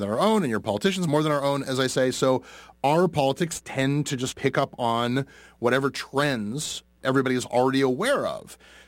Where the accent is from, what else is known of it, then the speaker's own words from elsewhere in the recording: Canada; We know your politicians more than we know our own. It's just part of being Canadian.